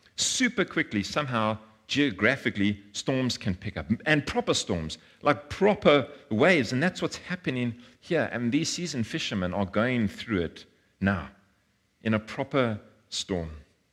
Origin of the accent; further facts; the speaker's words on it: Johannesburg, Gauteng, South Africa; I'm from Joburg. I don't know much about sailing and boats